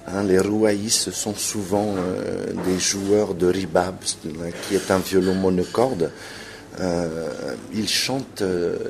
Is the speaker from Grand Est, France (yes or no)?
yes; Sézanne, Grand Est, France; Donc j'ai grandi en Champagne, dans ce château où j'allais au lycée de la petite ville de Cézanne, jusqu'au bac, quoi.